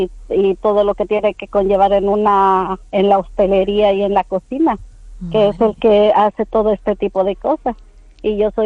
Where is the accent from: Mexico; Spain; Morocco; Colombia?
Mexico; Guerrero; de donde somos nosotros, que es del estado de Guerrero, Acapulco es lo que más escucha de mi tierra.